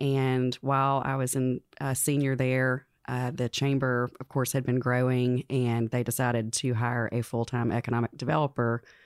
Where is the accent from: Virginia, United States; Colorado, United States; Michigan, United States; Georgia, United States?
Georgia, United States; Well, I grew up about 25 minutes from here in East Cherokee. And I am a true native of Cherokee County. I was born in Canton at the R.T. Jones Hospital